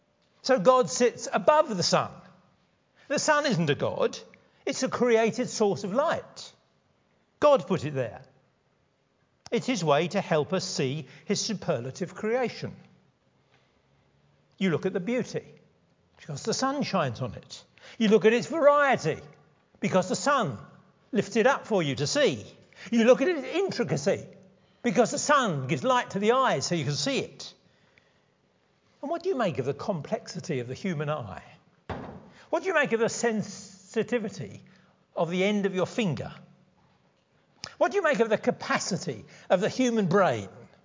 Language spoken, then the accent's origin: English; London, United Kingdom; I was brought up in London, a city with bricks and concrete and tar.